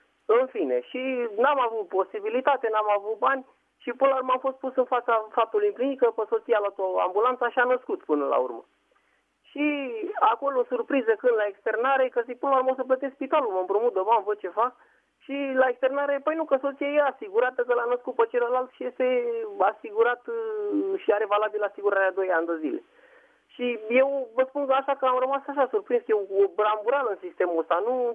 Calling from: Băneasa, Giurgiu County, Romania; sunt din Comuna Băneasa, județul Giurgiu

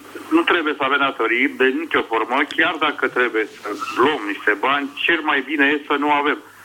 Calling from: Craiova, Dolj, Romania; sunt din Craiova, tot după taxi.

